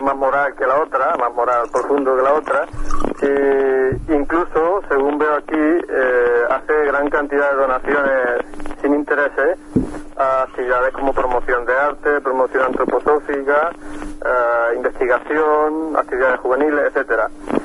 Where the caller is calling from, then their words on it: Barcelona, Catalonia, Spain; de Barcelona